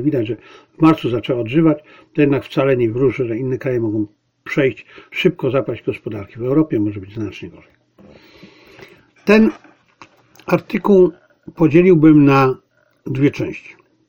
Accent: Zabrze, Silesian Voivodeship, Poland; born there; Ja się urodziłem w Zabrzu, coś na ten temat wiem.

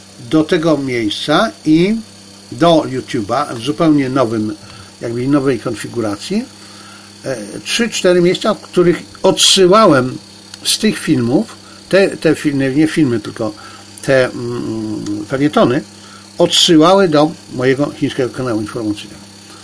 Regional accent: China; Ja jestem Chińczykiem, ale nie jestem trolem.

